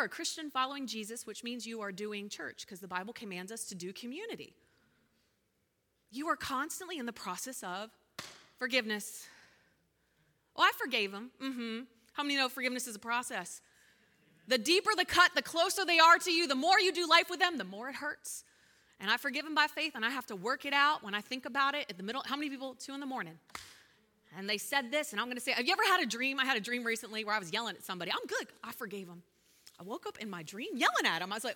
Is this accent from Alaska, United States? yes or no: no; Spring Grove, Pennsylvania, United States; Like I was born and raised in Spring Grove, so I know Spring Grove really well.